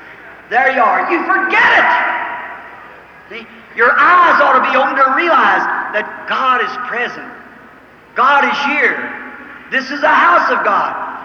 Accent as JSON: {"language": "English", "region": "Kentucky", "country": "United States", "tie": "born or raised there", "said": "You know, I was raised in Kentucky, as I told you. Mama used to put us up in the loft old clapboard shingles."}